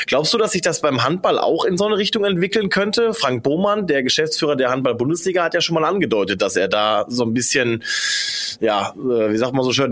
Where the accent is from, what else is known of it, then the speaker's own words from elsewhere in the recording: North Rhine-Westphalia, Germany; das sage ich dir jetzt als Ruhrpottler